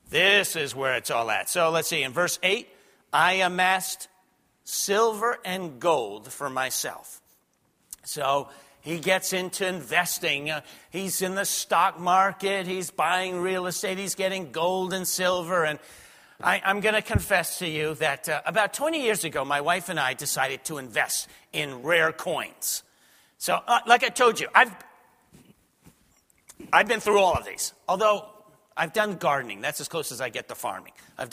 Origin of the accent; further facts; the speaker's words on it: New York City, New York, United States; Now, you have to realize, I grew up in New York City, New Jersey.